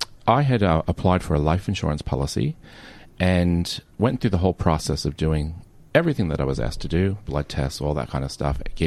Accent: United States; being American.

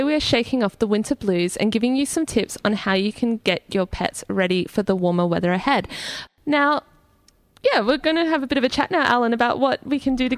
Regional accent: Brisbane, Queensland, Australia; Well, I'm from Brisbane, and I had my first hay fever season last year

